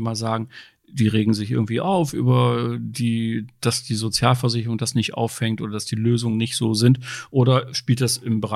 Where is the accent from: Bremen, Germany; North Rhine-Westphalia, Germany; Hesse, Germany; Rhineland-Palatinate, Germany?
Bremen, Germany; now in Hamburg, Germany; Ich bin hier als Bremer in Hamburg.